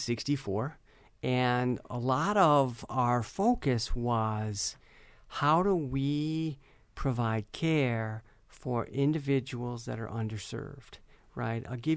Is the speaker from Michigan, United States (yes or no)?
yes; St. Johns, Michigan, United States; I grew up in St. John's. I came here as an undergrad, then stayed for medical school.